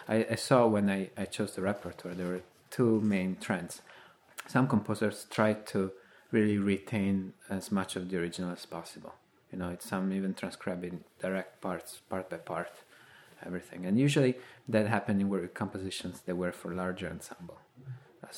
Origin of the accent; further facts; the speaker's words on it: Italy; English is a second language; The second part is dedicated to my home country of Italy.